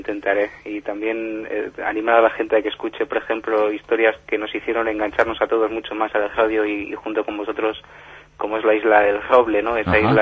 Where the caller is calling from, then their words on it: Toledo, Castilla-La Mancha, Spain; yo también soy de la ONCE, aquí de Toledo.